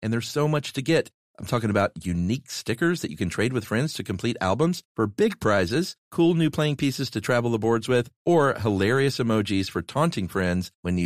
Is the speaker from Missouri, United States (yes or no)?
no; Buffalo, New York, United States; I'm from Buffalo. I know about snowballs and space junk.